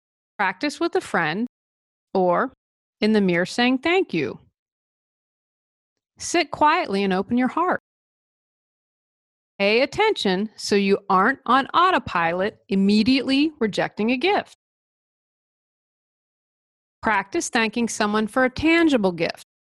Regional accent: the South, United States; I am from the South and had to learn about bless your heart.

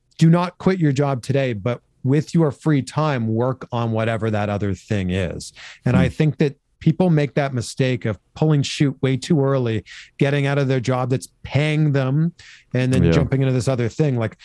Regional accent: Ontario, Canada; Peterborough, Ontario, which was 100 kilometers, if we're talking in Canadian terms, 60 miles away from my hometown.

